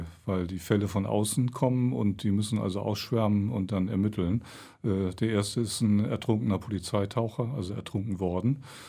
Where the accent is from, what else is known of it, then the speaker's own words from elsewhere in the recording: Hamburg, Germany; born there; Ich habe als Hamburger, ich bin da geboren, eine doppelte Sicht auf Köln.